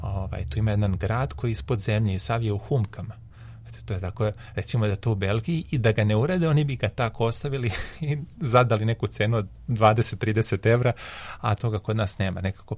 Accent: Inđija, Vojvodina, Serbia; ja sam rodom iz Indije, tu se dosta vozilo bicikla, naročito u vremenu mog detinjstva, otac i majka. A onda kad sam otišao u Belgiju

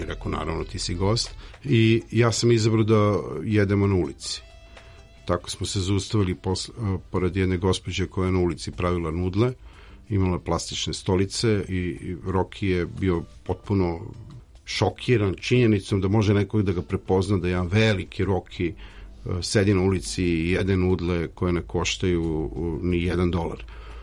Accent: Zemun Polje, Belgrade, Serbia; Kao što sam i rekao, ja sam iz Zemun Polja.

